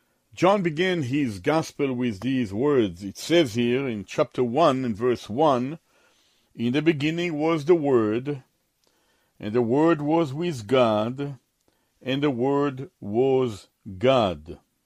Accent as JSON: {"language": "English", "country": "Israel", "tie": "born or raised there", "said": "those of us who were born and raised in Israel know very well that the territory which Yeshua, Jesus the Messiah, lived in, spoke in, ministered"}